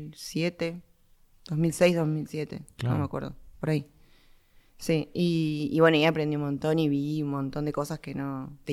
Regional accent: Salta, Argentina; now in Buenos Aires, Argentina; Yo soy de Salta y vine a vivir a Buenos Aires para hacer la facultad.

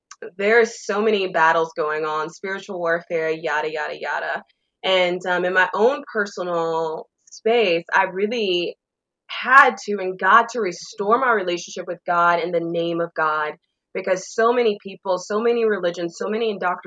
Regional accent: the South, United States; Like I was born and raised in the South, Black family, very heavily steeped in religion, Southern religion, Baptist religion.

